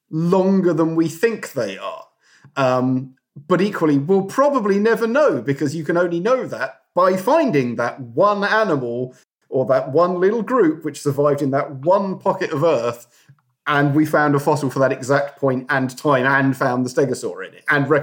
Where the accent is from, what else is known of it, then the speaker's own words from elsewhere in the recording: United Kingdom; No, I am. I'm British. You don't promote yourself.